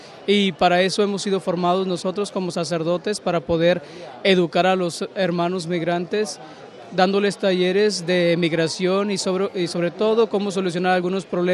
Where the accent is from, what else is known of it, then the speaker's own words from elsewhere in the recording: Mexico; now in San Antonio, United States; estoy en San Antonio, Texas, soy de México